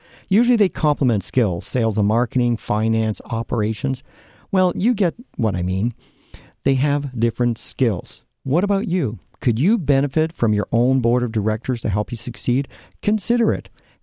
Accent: Canada; As a Canadian, I even apologized for sharing my experience.

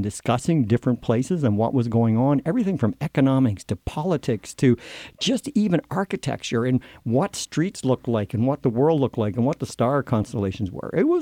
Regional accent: Winnipeg, Manitoba, Canada; We visited my hometown, which was sort of cool, and we even found our home in Winnipeg, and we stood in our backyard.

